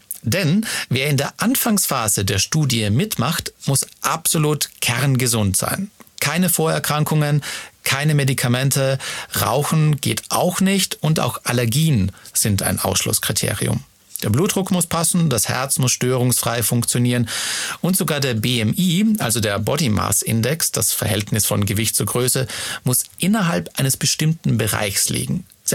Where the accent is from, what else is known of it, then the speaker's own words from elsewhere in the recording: Munich, Bavaria, Germany; Ich habe vor einigen Wochen einen persönlichen Brief von meiner Heimatstadt München bekommen.